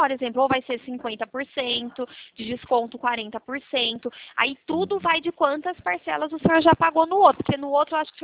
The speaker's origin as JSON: {"language": "Portuguese", "town": "Araras", "region": "São Paulo", "country": "Brazil", "said": "a gente é de Araras"}